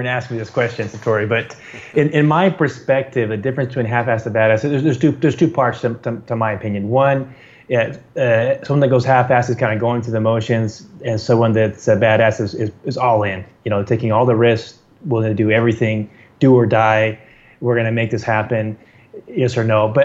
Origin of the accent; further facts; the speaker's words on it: San Diego, California, United States; moved away as an adult; now in El Salvador; Well, I'm from the United States. I grew up in San Diego, California. But I currently live in El Salvador in Central America.